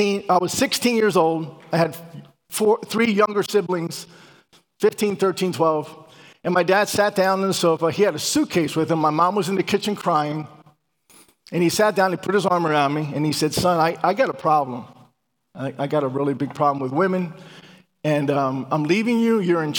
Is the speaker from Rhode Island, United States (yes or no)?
no; Philadelphia, Pennsylvania, United States; My family's from Puerto Rico. I'm from Philadelphia. I'm what they call a Philorican. A Puerto Rican from Philadelphia.